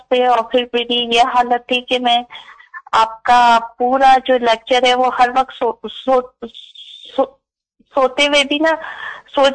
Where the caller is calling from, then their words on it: Canada; Sir, मैं Canada से बात कर रही हूँ।